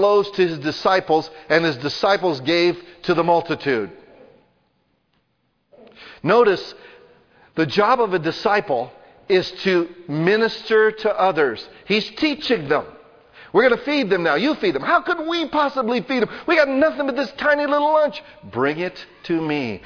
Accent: United States; because we're American.

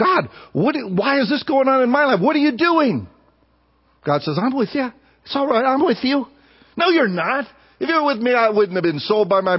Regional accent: United States; I'm American.

